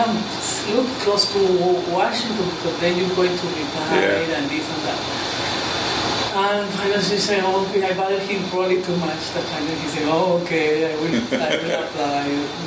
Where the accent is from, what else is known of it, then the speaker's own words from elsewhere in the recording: Colombia; my husband works with the Foreign Service. I met him in Spain. I'm from Colombia.